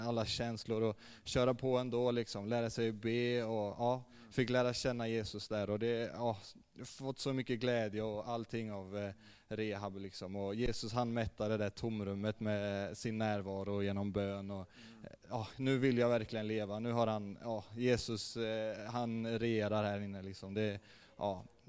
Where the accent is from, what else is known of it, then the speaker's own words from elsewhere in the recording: Ljungskile, Västra Götaland County, Sweden; Jag är 25 år gammal. Jag kommer från Ljungskile. Och ja, jag kommer också från ett kristet hem kan man säga.